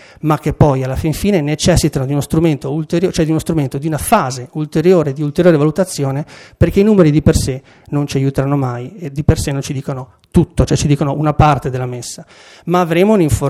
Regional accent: Genoa, Liguria, Italy; sono anch'io genovese

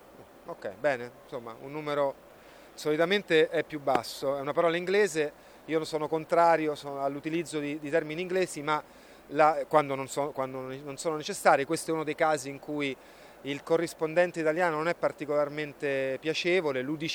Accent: Rome, Lazio, Italy; Io sono di Roma, la mia famiglia è a Roma

